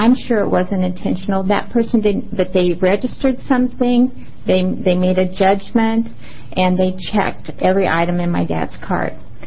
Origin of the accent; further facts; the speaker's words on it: Staten Island, New York, United States; And I remember clearly I grew up in Staten. My brothers and sisters and I were the only Latino children there